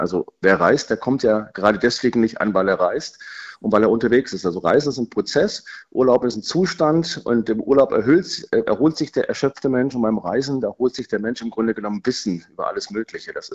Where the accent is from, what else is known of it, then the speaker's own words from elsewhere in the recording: Germany; wenn ich zurückkomme in meine Heimatstadt in Hamburg oder München, dann merke ich erstens, wie toll dieses Land ist, dieses tolle Deutschland